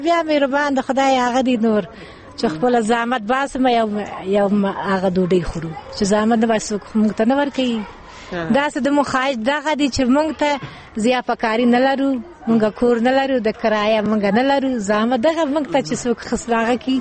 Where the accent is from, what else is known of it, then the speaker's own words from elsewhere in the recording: Laghman, Afghanistan; د لغمان د اوسیدونکو